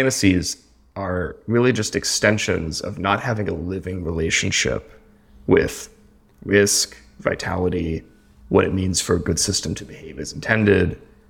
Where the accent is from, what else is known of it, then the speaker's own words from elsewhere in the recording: Appalachia, United States; But there's a story where I grew up in Appalachia about the fence post turtle